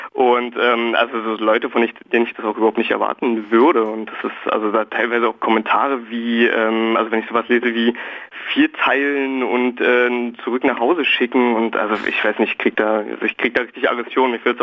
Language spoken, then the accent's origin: German; Köpenick, Berlin, Germany; ich bin halt in Köpenick zur Schule gegangen und bin halt mit vielen Sachen, die halt immer den Flüchtlingen vorgeworfen werden, also mit Drogen und Gewalt eben hier auch konfrontiert worden und aufgewachsen.